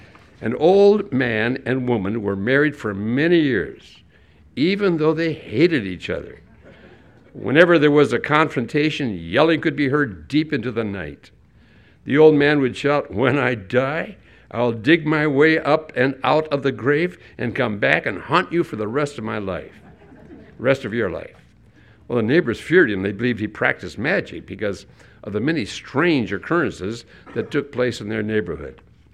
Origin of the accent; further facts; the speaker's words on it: Hinckley, United States; When I grew up in Hinckley, we sang a lot of gospel songs.